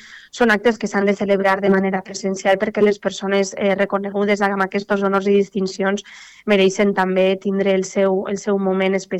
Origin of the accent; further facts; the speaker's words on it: Valencian Community, Spain; símbols de la nostra identitat com a valencians i valencianes